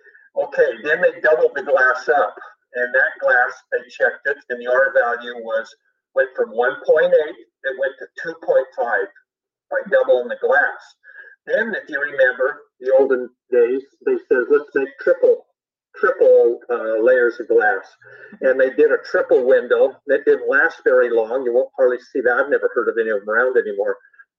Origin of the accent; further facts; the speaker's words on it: Montana, United States; In Montana, when we were raised in Montana, we heard that our windows would all frost up.